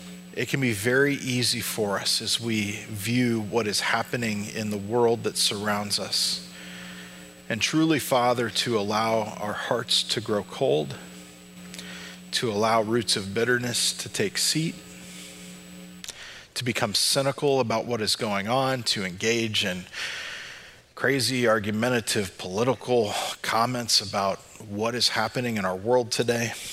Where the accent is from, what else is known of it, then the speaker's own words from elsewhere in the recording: California, United States; we spent 10 days together traveling back to what had been home for us growing up in California to see our families.